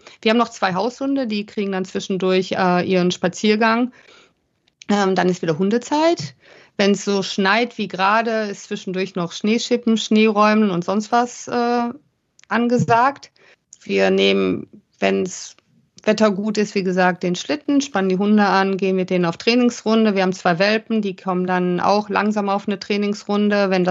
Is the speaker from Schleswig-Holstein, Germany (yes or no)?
no; Essen, North Rhine-Westphalia, Germany; Ich bin aus Delwig. Ich bin in Delwig aufgewachsen.